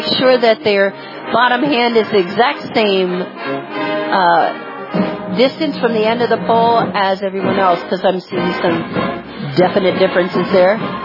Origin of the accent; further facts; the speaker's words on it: Washington Crossing, Pennsylvania, United States; I'm from Washington Crossing, Pennsylvania.